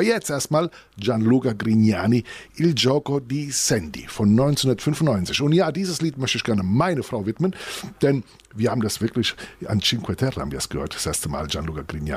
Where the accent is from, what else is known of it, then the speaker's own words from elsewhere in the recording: Nackenheim, Rhineland-Palatinate, Germany; auch aus Nackenheim